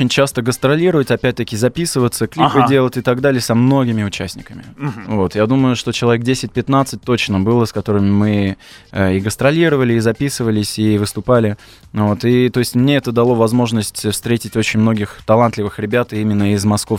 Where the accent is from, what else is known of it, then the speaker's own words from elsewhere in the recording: France; Russian is a second language; просто я родился во Франции, прожил там всю жизнь, и это мой родной язык.